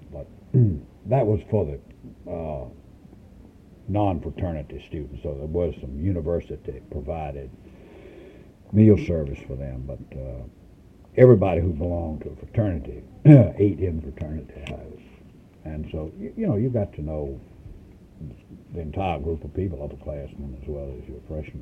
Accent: Fredericksburg, Virginia, United States; Came from Fredericksburg.

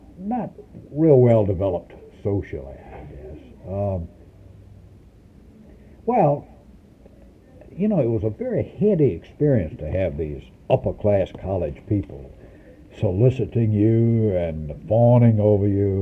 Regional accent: Fredericksburg, Virginia, United States; Came from Fredericksburg.

